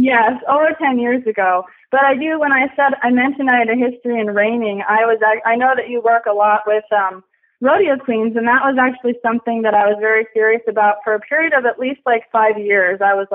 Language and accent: English; North Dakota, United States; and I grew up in North Dakota, and it wasn't exactly the ideal environment for rodeoing either.